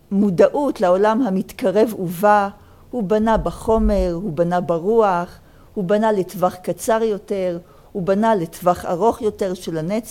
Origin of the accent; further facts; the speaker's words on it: Jerusalem, Jerusalem District, Israel; לי בתור ירושלמית, הפסוק הזה נותן מוטיבציה להזדקן